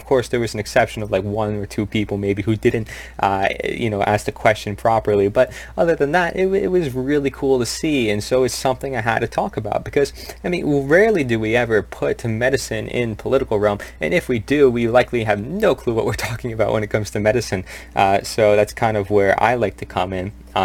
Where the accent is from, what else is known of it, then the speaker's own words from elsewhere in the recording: Brooklyn, New York, United States; I was raised in Brooklyn and my parents are from Brooklyn and stuff like that.